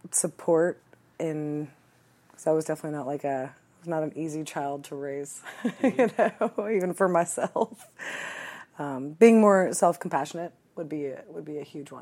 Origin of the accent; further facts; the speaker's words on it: New Hope, Pennsylvania, United States; also born or lived in Bristol, Pennsylvania / Long Beach Island, New Jersey; So I was born outside of Bristol. Or I was born in Bristol, Pennsylvania. That's where I was originally born. My dad is from Philadelphia. My mom is from Denmark. And so we lived in between like New Hope, Pennsylvania, and Long Beach Island, New Jersey